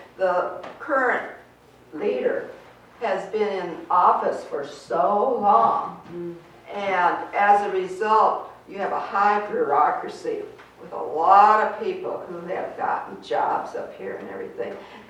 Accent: Dallas, Texas, United States; she found out I was from Dallas, Texas

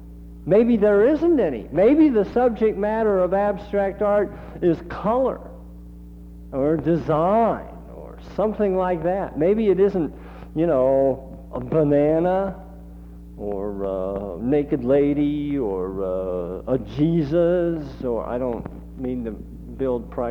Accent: Indiana, United States; I mean, I'm from Indiana, and we got covered bridges up the kazoo

